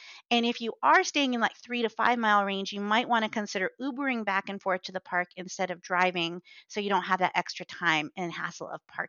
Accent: Phoenix, Arizona, United States; we don't usually go to the pool very often because we're from Phoenix, pools are everywhere here. We can swim anytime we want pretty much any day of the year.

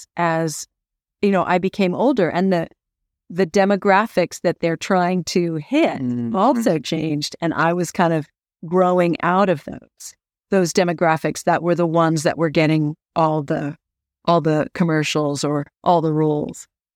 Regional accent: California, United States; And you know, when I came from Northern California, where I was on the volleyball team

